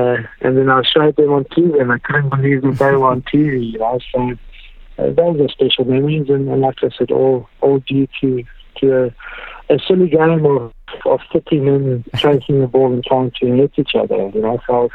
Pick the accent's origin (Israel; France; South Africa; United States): South Africa; growing up as a South African as well